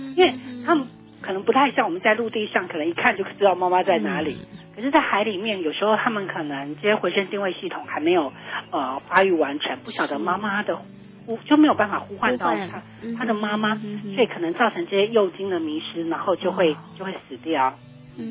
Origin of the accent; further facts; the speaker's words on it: Taiwan; 那我觉得可能是我们台湾人还蛮和善的哈，